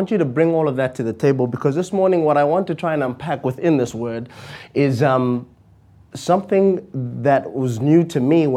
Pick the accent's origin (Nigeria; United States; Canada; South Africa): South Africa; Kimberley, Northern Cape; I'm from Kimberley. I was going to do law.